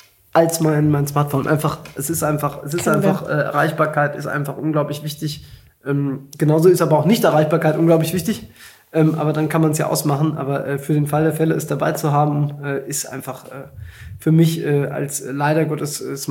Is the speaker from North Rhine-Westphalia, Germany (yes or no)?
no; Hesse, Germany; am Ende bin ich halt ein echter Hesse. Ich habe auch SCH-Problem.